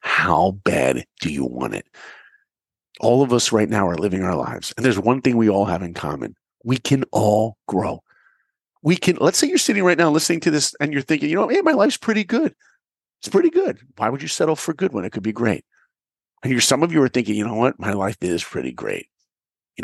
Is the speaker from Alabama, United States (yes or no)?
no; New York, United States; You know, I grew up in New York and my hero was the greatest basketball player who ever lived.